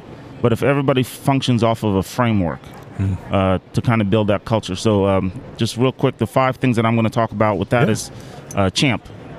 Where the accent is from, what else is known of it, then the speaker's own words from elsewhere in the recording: Columbus, Ohio, United States; when I'm from Columbus, Ohio, so it's big Buckeye country, right?